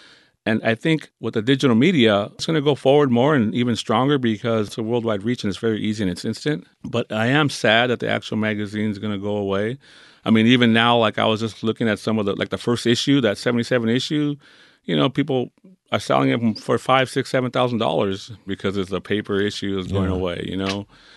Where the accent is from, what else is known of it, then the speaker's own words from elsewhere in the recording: Huntington Park, California, United States; Again, I grew up in Huntington Park, but my mom and dad sent me to a private high school away from Huntington Park in Bellflower called St. John Bosco High School.